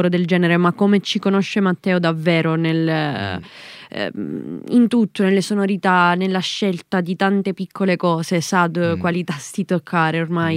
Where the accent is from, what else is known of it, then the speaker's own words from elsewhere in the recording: Agrigento, Sicily, Italy; Veniamo da Agrigento, che è una città molto piccola